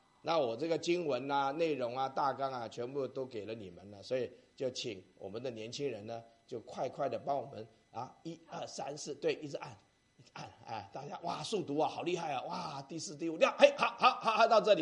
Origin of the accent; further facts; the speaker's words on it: China; 所以我们中国人讲阴阳，太极讲阴阳